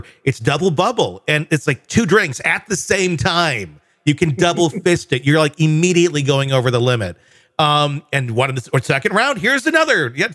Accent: Wisconsin, United States; I'm from Wisconsin. They drink a lot there too.

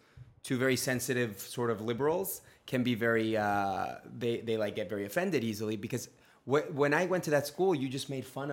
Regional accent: Houston, Texas, United States; also born or lived in Mexico City, Mexico; I was born in Mexico City. Okay, but when I was two, I moved to Houston.

